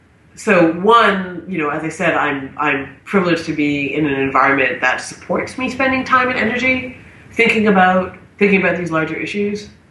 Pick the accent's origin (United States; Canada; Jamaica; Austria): Canada; You may or may not know this, but I'm Canadian. So I'm from Canada